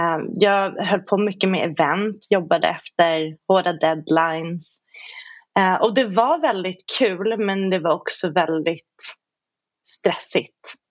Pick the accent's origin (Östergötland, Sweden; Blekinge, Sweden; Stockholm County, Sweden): Stockholm County, Sweden; Blackeberg; Jag växte upp i Blackeberg i Bromma tillsammans med min ensamstående mamma. Min pappa dog innan jag föddes. Så att jag och mamma var själva. Hade farmor och farfar som bodde i närheten